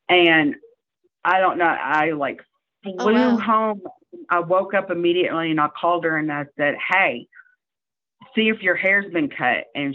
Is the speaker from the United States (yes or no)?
yes; the South, United States; Well, I talk too much. I'm from the South. What can I say?